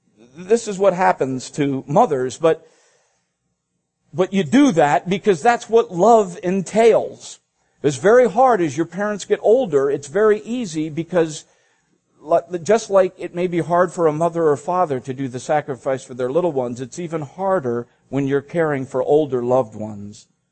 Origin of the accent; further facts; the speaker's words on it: Philippines; Where I grew up in the Philippine Islands, the respect for parents is off the charts.